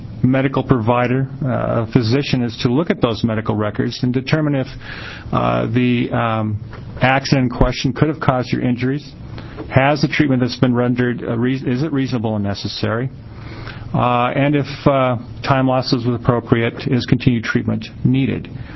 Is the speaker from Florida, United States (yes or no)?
no; Albany, Oregon, United States; I'm from Albany.